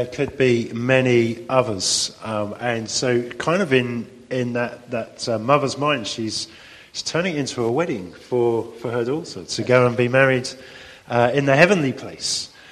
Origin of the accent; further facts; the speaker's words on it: England, United Kingdom; But of course, that's me talking as an Englishman, where everything is nice and safe and risk averse